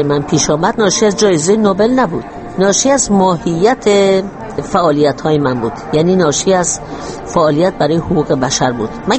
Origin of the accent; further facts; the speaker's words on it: Iran; moved away; من روزی که از ایران آمدم بیرون